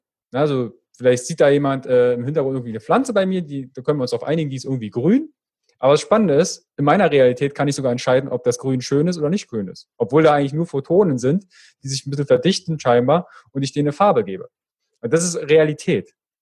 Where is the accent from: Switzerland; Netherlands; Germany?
Germany; Fürstenwalde, Brandenburg; Und ich komme ja aus der Ecke Fürstenwalde. Also da kommt manchmal so ein bisschen das Berlinerische durch.